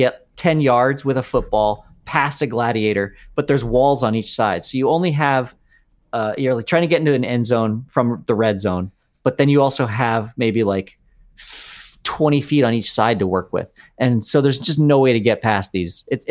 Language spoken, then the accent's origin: English; Aspen, Colorado, United States; It's like me growing up in Aspen, where after I left, I was like, oh, shit. That was the spot.